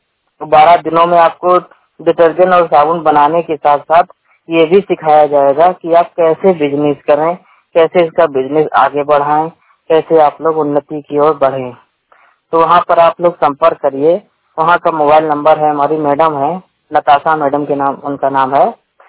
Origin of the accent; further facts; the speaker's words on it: Kanpur, Uttar Pradesh, India; मैं कानपुर नगर का रहने वाला हूँ।